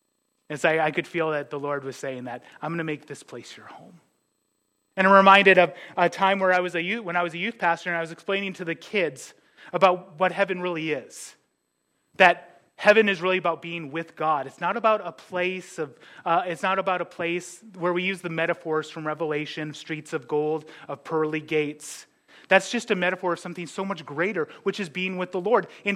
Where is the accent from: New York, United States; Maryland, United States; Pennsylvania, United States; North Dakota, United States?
North Dakota, United States; Ellendale; also born or lived in Dubuque, Iowa; that was longer than even my hometown of Ellendale, North Dakota.